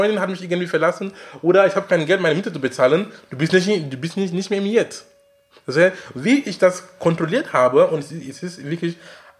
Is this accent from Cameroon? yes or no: yes; Cameroon; Du kannst in Berlin sein, du kannst in Hamburg sein oder in Kamerun, wo ich herkomme.